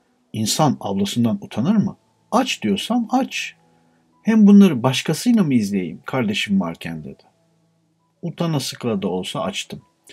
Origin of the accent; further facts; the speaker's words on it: Manisa, Turkey; Aslen biz Manisalıyız.